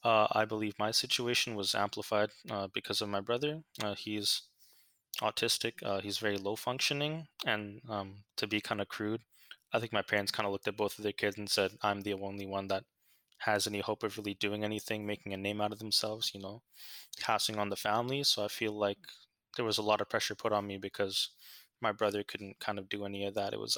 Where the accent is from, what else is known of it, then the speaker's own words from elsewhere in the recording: Bangladesh; also born or lived in Malaysia; My parents and me immigrated from Malaysia technically, but we're all from Bangladesh originally.